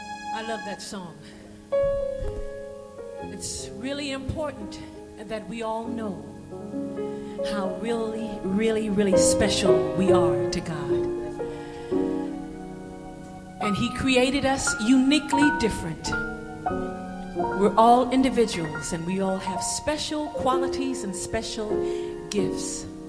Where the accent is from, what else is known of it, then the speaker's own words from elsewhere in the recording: Oakland, California, United States; And I was very thrilled to have the pleasure of recording it in my hometown, Oakland, California.